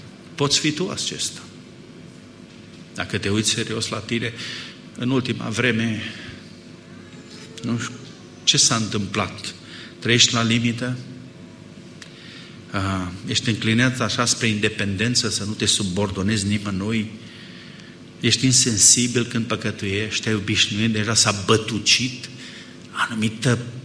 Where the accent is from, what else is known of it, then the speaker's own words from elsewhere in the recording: Transylvania, Romania; eu vin din Ardeal și acolo este cuvântul mejdie